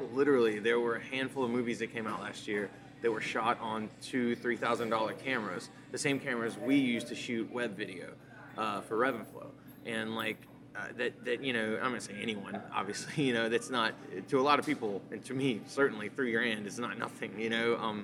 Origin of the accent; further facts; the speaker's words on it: Rock Hill, South Carolina, United States; we're from Rock Hill, who had, the 21 Questions won the first film festival in, as far as I know, that's ever taken place in Rock Hill.